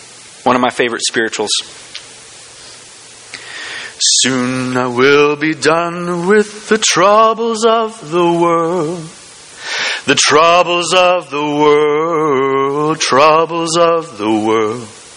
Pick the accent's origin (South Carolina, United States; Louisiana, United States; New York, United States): South Carolina, United States; Orangeburg; also born or lived in Mississippi; I was born in Mississippi, and I grew up in South Carolina, down in Orangeburg, moved there in elementary school.